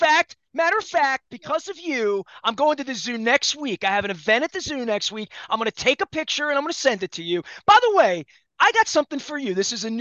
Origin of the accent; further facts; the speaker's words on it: Dundalk, Maryland, United States; I told them I was actually from Dundalk, Maryland